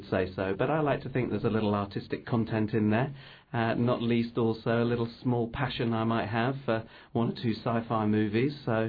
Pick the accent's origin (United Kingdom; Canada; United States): United Kingdom; London; I'm an English architect, and I'm from London.